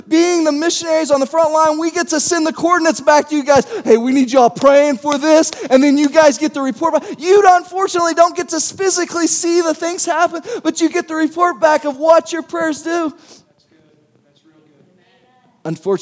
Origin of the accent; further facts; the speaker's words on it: United States; I didn't take Spanish in high school because I thought, I'm American, I only need to speak English.